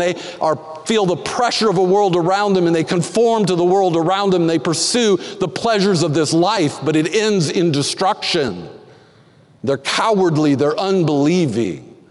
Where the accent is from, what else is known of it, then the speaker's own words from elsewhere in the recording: Texas, United States; I grew up in Texas, played football. Played baseball, played college baseball